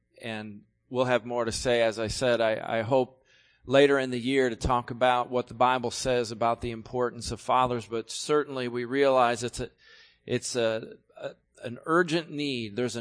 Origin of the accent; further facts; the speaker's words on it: New York, United States; In my home state of New York recently